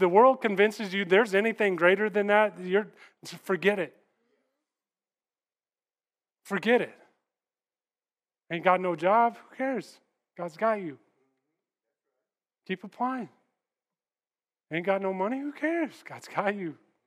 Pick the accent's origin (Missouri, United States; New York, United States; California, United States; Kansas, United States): Kansas, United States; But you remember, I grew up in Kansas, all right?